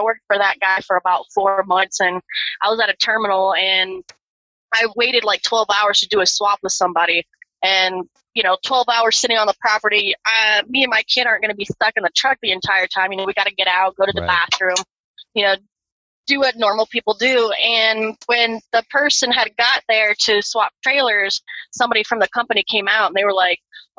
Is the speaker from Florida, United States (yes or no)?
yes; Florida, United States; I'm from Florida, so we don't really have mountains or snow, so it got really boring.